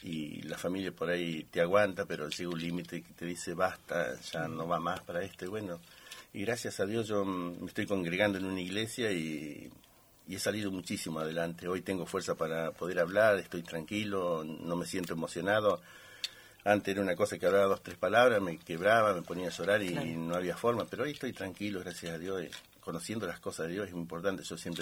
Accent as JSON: {"language": "Spanish", "town": "General Acha", "region": "La Pampa", "country": "Argentina", "tie": "born or raised there", "lives_now": "Santa Rosa, Argentina", "said": "Bueno, yo soy oriundo de General Hacha La Pampa. Hace 5 años que vivo en Santa Rosa, capital."}